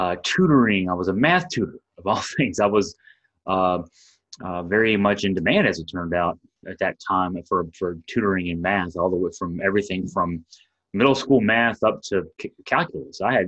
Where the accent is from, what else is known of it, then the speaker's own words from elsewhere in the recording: Waynesboro, Virginia, United States; I grew up reading that paper. I'm from the Waynesboro area originally. So I've been here all my life.